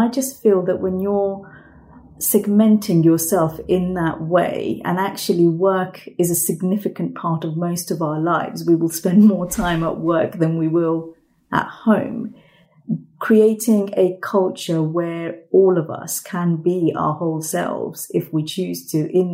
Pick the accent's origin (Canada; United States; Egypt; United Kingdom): United Kingdom; You know, I'm from a British Bangladeshi Muslim culture, family background, and you know, being married more than once in my community is a huge stigma